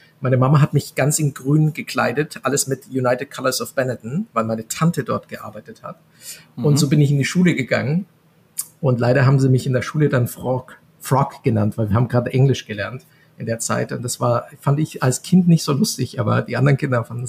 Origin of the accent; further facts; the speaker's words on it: Bavaria, Germany; Ich bin aufgewachsen im Allgäu, das ist südlich von München, an den Bergen und bin natürlich dann mit viel Natur und Skifahren und Wandern gehen aufgewachsen, an den Seen